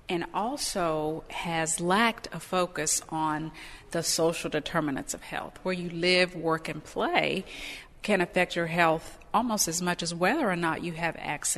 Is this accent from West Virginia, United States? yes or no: yes; Bluefield, West Virginia, United States; now in Atlanta, United States; I am originally from Bluefield, West Virginia. That's Mercer County.